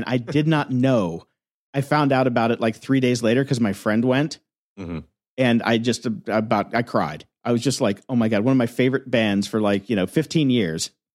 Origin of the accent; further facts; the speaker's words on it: Virginia Beach, Virginia, United States; when I grew up in Virginia Beach, I had, like, all their cassettes.